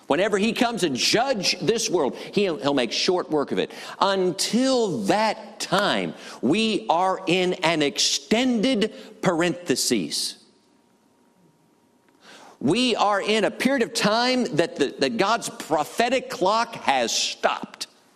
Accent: United States; I'm a sinner. I'm an American.

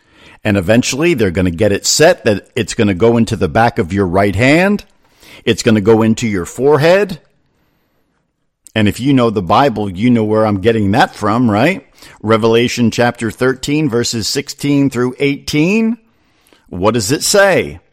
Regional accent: New Jersey, United States; I can remember as a kid growing up in North Jersey, and my grandparents lived in a cute little town called Summers Point.

